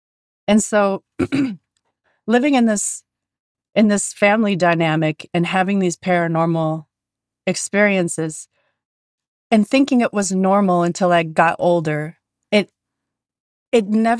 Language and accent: English; Superior, Wisconsin, United States; And my parents were young. So I grew up in Superior, Wisconsin. And my parents didn't have a car.